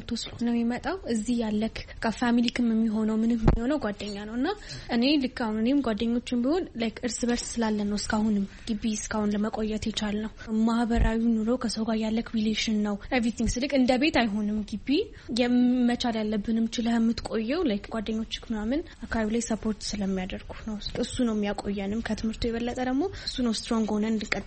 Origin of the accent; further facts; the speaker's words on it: Addis Ababa, Ethiopia; እኔ አዲስ አበባ ነው ተወልጄ የሚያደኩት።